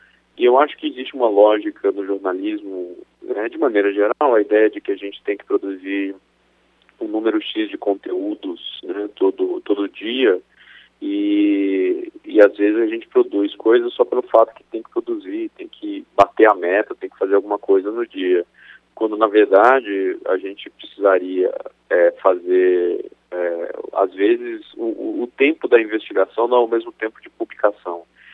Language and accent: Portuguese; Brasília, Federal District, Brazil; eu sou de Brasília, comecei minha carreira lá